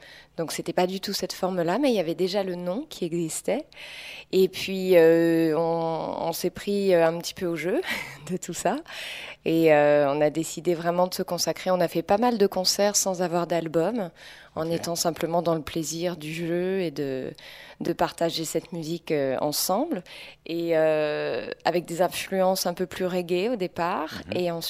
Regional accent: Paris, Île-de-France, France; Nous, on vient de Paris. La plupart, je pense à tout le monde, du coup, là, dans le groupe, à tout l'effectif au complet. On est tous parisiens.

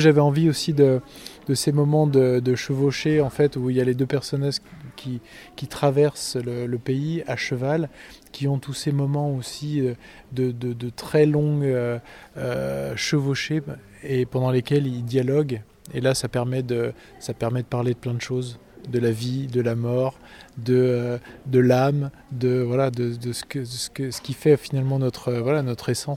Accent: Guérande, Pays de la Loire, France; De Guérande.

